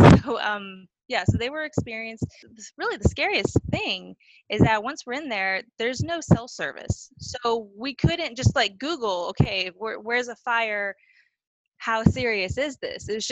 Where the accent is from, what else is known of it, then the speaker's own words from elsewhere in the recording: Texas, United States; I'm thinking, okay, I'm from Texas.